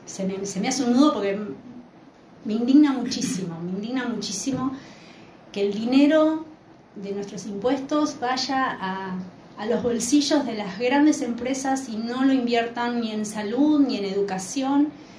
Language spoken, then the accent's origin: Spanish; Argentina; el orgullo que tenemos como argentinos